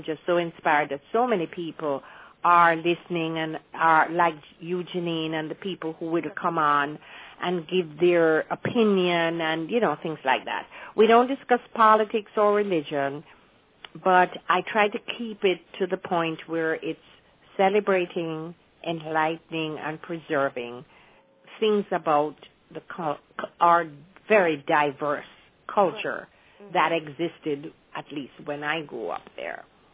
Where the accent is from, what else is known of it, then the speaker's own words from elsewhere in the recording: Jamaica; the period that I grew up in Jamaica